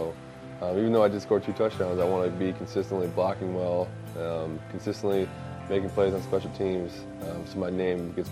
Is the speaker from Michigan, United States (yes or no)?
yes; Oxford, Michigan, United States; I'm from a small town of Oxford, Michigan. I graduated 220 kids. Pretty small town. You blink, you miss the downtown.